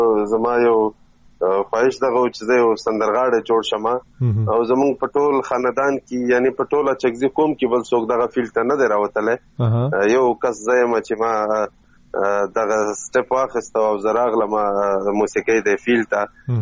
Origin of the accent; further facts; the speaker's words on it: Chaman, Balochistan, Pakistan; now in Mardan, Pakistan; اصلا خو زه یم د چمن یم, د کوټې چمن یم. شل کاله مې دغلته اوسو